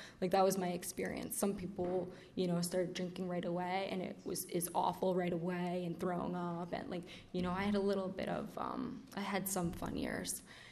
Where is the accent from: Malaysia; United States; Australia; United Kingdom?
United States; Brooklyn, New York; Like I said, I'm from Brooklyn, born and raised.